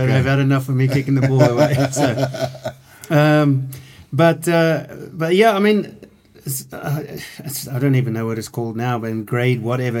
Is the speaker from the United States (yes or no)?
no; Bloemfontein, Free State, South Africa; I was born and bred in Bloemfontein.